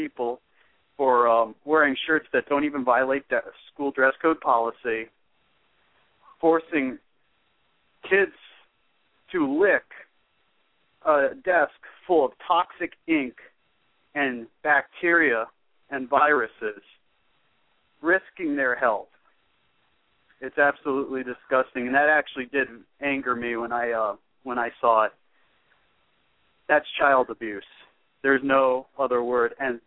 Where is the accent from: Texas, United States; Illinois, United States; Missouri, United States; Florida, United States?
Florida, United States; I'm from Florida.